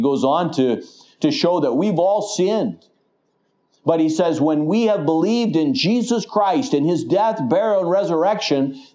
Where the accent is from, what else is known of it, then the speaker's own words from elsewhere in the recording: Canada; I'm thankful that I'm a Canadian, but more importantly than that, I'm a child of God.